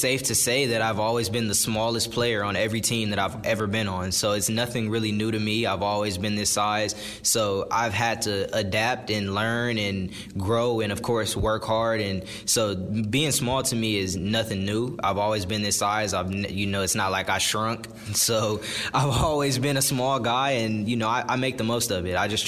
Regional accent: West Coast, United States; I've always wanted to play in the Pac-12 growing up on the West Coast.

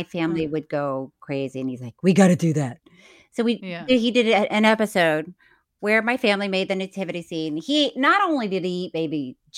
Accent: Florida, United States; I'm from Florida. I don't know if you know that.

